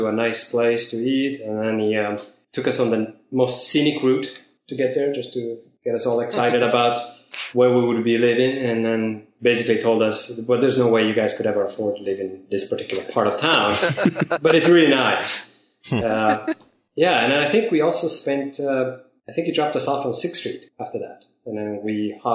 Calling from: California, United States; I'm calling from San Francisco Bay Area.

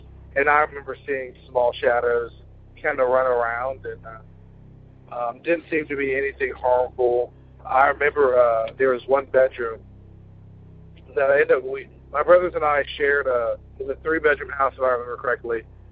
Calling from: Nashville, Tennessee, United States; I'm calling from Nashville, Tennessee.

